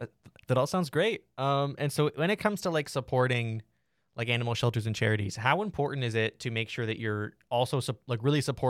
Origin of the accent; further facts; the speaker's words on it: Sarnia, Ontario, Canada; I'm from Sarnia, Ontario.